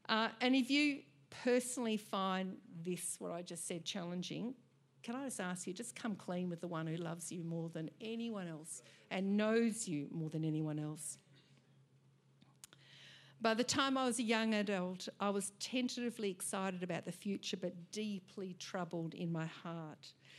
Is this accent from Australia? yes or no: yes; Templestowe, Victoria, Australia; My years growing up in Templestowe cultivated my sense of community.